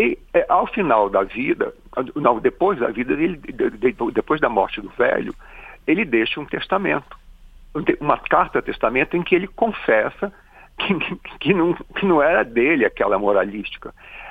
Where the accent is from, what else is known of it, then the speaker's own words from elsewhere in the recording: Minas Gerais, Brazil; Nasceu porque eu presenciei, quando novo, porque eu sou mineiro, procissões de Semana Santa em que as BUs cantavam.